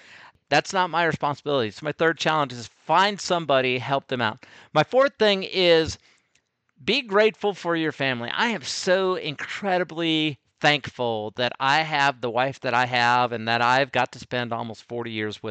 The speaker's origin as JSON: {"language": "English", "country": "United States", "said": "am so thankful that I'm an American. And I will never apologize for being thankful that I'm an American."}